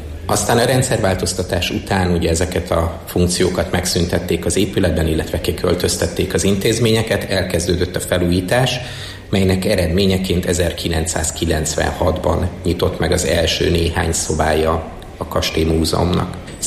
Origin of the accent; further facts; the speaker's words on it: Gödöllő, Pest, Hungary; Igen, gödöllői vagyok, és abban a szerencsében volt részem, hogy egy német speciális osztályba jártam itt egy helyi gimnáziumban, tehát akkor én viszonylag jól beszéltem németül